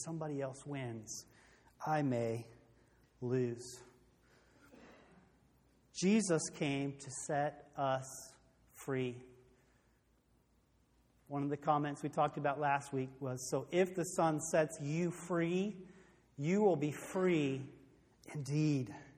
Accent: United States; Now, obviously, I'm American, love American, study American history quite a bit.

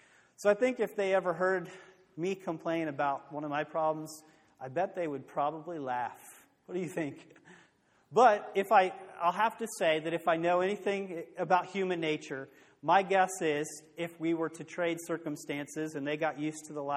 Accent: Indianapolis, Indiana, United States; I'm from Indianapolis, and we have, like, any kind of restaurant you can go to, grocery store.

